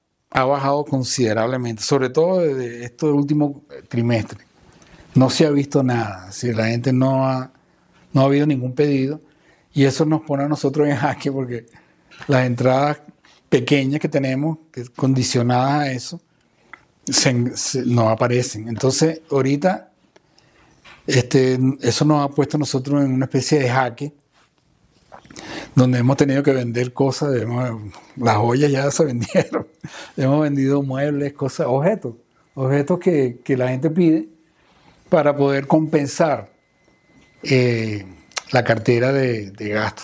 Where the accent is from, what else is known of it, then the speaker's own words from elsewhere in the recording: Venezuela; Quizás esta coyuntura nos haga entrar en conciencia como venezolanos de que nosotros podemos llegar mucho más allá